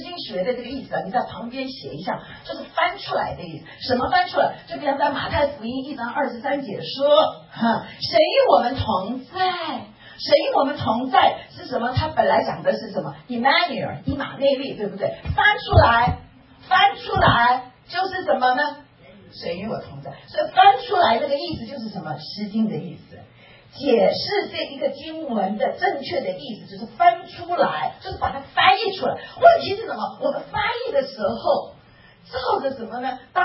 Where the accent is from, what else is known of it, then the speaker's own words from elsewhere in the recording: Taiwan; 我就是喜欢吃台湾的原肉面，因为我从台湾来，我就喜欢台湾的味道